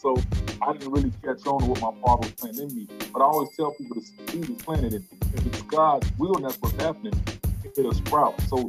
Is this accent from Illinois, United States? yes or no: yes; Chicago, Illinois, United States; growing up in Chicago Project, you know, if you wasn't a rapper, if you wasn't selling dope, if you wasn't a sports person, you know, you was a punk.